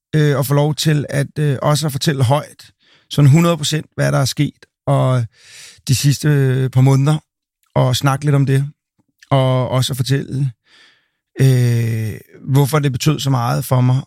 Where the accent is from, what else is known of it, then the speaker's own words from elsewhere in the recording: Amager, Capital Region of Denmark, Denmark; jeg er fra Amager